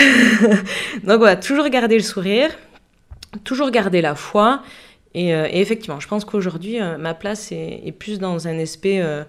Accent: Quimper, Brittany, France; born there; je suis née à Quimper, donc je suis arrivée à Bayonne par rapprochement familial avec ma famille maternelle.

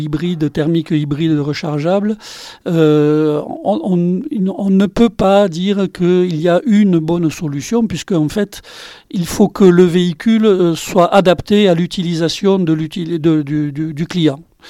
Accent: Lavelanet-de-Comminges, Occitanie, France; Écoutez, nous sommes originaires de Lavelanet de Comminges.

